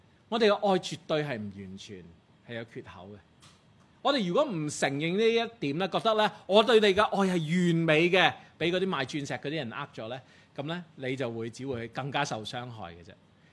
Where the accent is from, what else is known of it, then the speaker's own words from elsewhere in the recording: Guangdong, China; 我哋广东人讲到怕老婆会发达